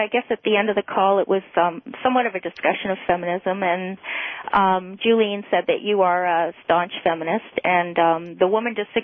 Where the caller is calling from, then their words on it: Windsor, Ontario, Canada; I'm calling from Windsor, across the river here.